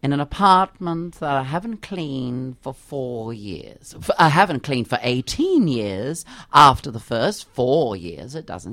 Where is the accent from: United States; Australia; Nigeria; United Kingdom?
Australia; he's English and I'm Australian.